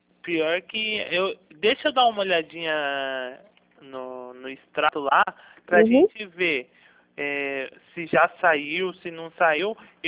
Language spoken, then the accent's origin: Portuguese; Bragança Paulista, São Paulo, Brazil; eu não sou de Prudente, eu sou de Bragança Paulista